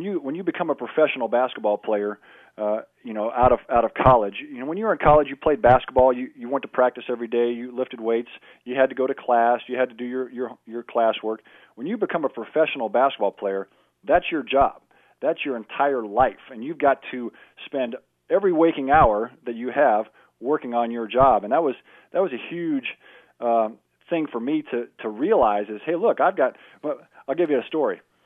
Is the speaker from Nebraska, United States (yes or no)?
no; West Des Moines, Iowa, United States; I grew up in West Des Moines, went to West Des Moines Valley.